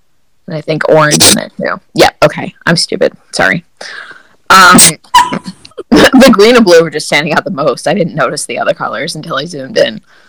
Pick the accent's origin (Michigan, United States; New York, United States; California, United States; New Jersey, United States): New York, United States; I'm from New York. I know things.